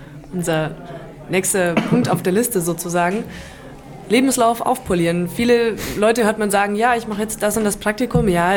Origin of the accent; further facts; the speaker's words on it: Bavaria, Germany; ich komme ja aus Franken, wo Erlangen ein riesen Siemens-Standort ist